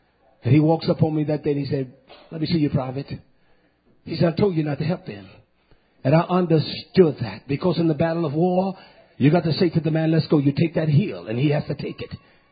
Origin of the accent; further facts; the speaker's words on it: North Carolina, United States; I'm from North Carolina, from a country little town.